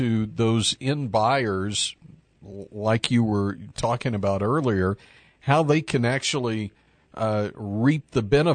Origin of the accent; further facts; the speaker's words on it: Texas, United States; And growing up in Texas, I mean, obviously, we've seen some of those challenges in the past.